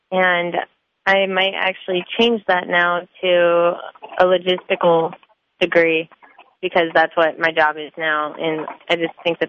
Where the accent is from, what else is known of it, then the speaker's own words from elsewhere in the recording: Powell, Wyoming, United States; born there; also born or lived in Monument, Colorado; I was born in Powell.